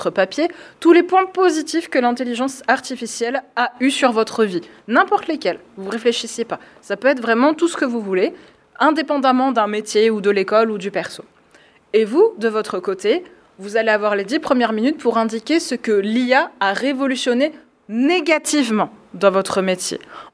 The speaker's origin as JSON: {"language": "French", "town": "Valence", "region": "Auvergne-Rhône-Alpes", "country": "France", "said": "je viens de Valence"}